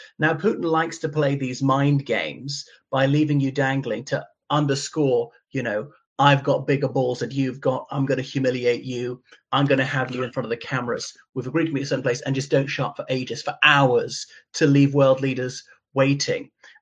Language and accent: English; Ireland; dear viewers … from Ireland.